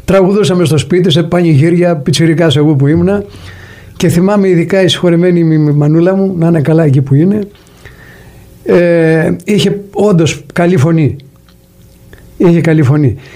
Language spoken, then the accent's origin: Greek; Argos, Peloponnese, Greece; Είμαι από το Άργος της Πελοποννήσου.